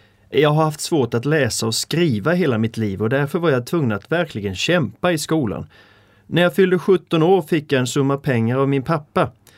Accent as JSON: {"language": "Swedish", "region": "Småland", "country": "Sweden", "tie": "born there", "said": "Jag föddes 1926 i Småland i södra Sverige. Min farfar hade flyttat från Tyskland och ägde en stor herrgård i Småland."}